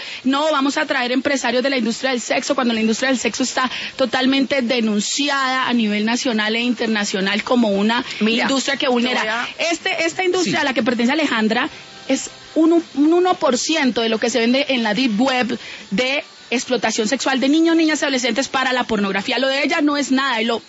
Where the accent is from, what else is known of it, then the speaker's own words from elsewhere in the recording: Cúcuta, Norte de Santander, Colombia; born there; las mujeres que nacimos en Pelelojo, Cúcuta.